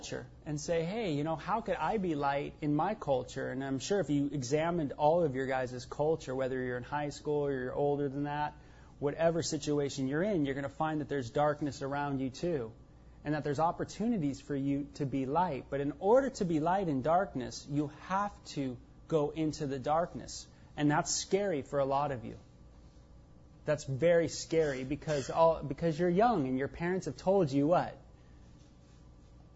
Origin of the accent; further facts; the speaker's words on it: North Hollywood, California, United States; also born or lived in Encino; I was born in Encino. I was born in from North Hollywood. My parents lived on Sunset Boulevard